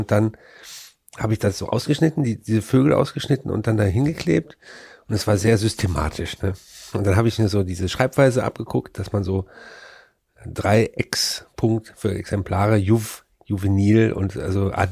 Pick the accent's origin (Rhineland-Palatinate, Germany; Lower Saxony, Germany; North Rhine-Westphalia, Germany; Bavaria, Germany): North Rhine-Westphalia, Germany; Frechen; da, wo ich groß geworden bin, das war, ist eine Vorstadt von Köln mit einer eigenen Raststätte. Also es wäre vielleicht bekannt, an der A4 Richtung Aachen, Rasthof Frechen.